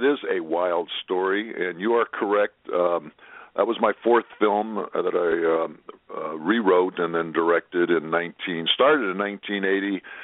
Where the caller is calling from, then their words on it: Japan; I'm calling in from Japan